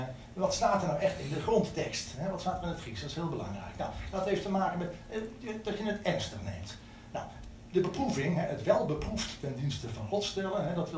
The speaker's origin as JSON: {"language": "Dutch", "town": "Eindhoven", "region": "North Brabant", "country": "Netherlands", "said": "Ik kom uit Eindhoven en ik ben daar betrokken bij de Lichtstadgemeente. Nou, daar zit ik al zo'n 37 jaar ongeveer, dus een lange tijd."}